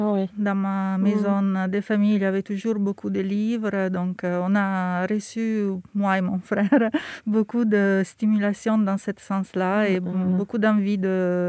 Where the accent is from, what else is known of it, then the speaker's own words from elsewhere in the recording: Milan, Lombardy, Italy; Moi, j'ai grandi à Milan et j'ai rencontré l'architecture assez jeune